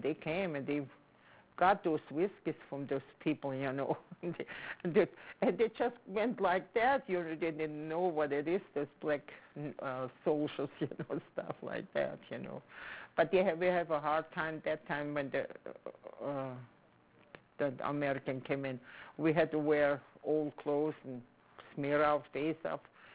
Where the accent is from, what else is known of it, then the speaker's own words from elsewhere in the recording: South Russia, Russia; A German, oh yeah.